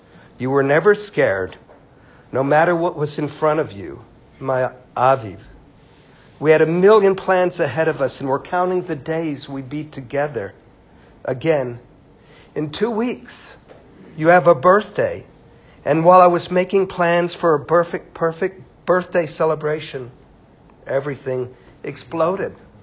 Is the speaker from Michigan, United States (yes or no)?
no; Waco, Texas, United States; I come from a family from Waco, Texas, that had to leave the Ukraine in 1904 because of the pogroms.